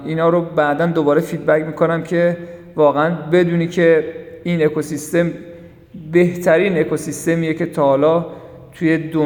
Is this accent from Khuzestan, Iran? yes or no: no; Mashhad, Razavi Khorasan, Iran; واقعا من از مشهد هستم